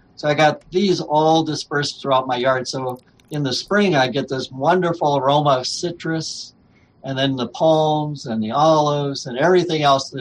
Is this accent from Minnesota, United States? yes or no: yes; Minnesota, United States; You know, I grew up in Minnesota, and it was so cold there.